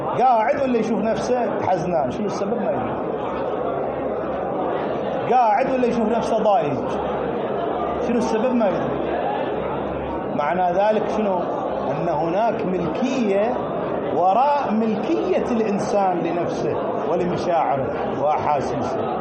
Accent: Qatif, Eastern Province, Saudi Arabia; أنا أهلي أحسائية، أنا قطيفي بس أهلي أحسائية، هناك حساوية كثيرين.

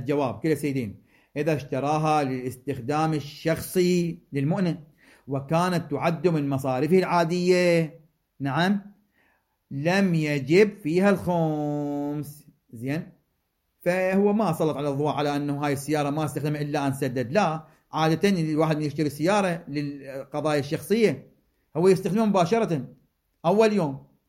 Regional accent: Iraq

